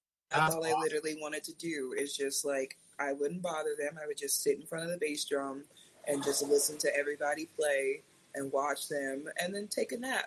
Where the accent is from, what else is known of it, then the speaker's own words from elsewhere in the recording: Philadelphia, Pennsylvania, United States; So the music scene for me growing up in like the Philly, South Jersey area was very interesting because I grew up in like the emo punk rock scene.